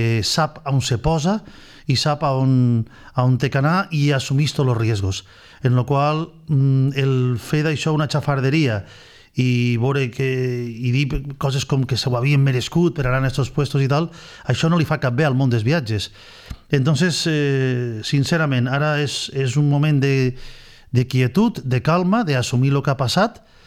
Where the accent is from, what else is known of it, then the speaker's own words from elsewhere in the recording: Vinaròs, Valencian Community, Spain; encantadíssim de portar el nom de Vinaròs del meu poble arreu del món